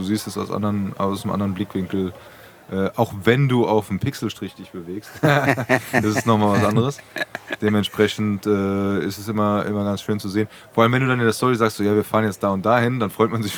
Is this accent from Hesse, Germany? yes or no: yes; Frankfurt, Hesse, Germany; will ich als Frankfurter gar nicht so sagen